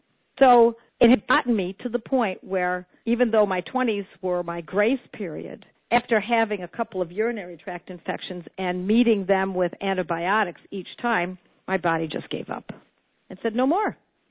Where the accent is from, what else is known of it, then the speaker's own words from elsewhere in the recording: Buffalo, New York, United States; In my hometown of Buffalo, New York, we had three.